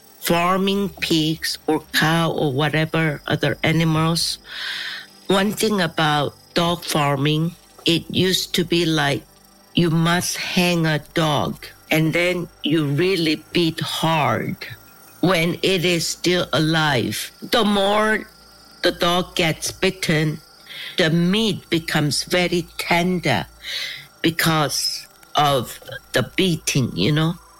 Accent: Seoul, South Korea; I'm a city person. I was born in Seoul. I grew up in Seoul

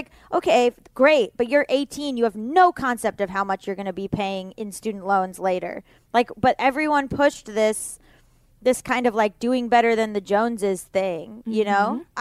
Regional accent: Florida, United States; I'm from Florida, right?

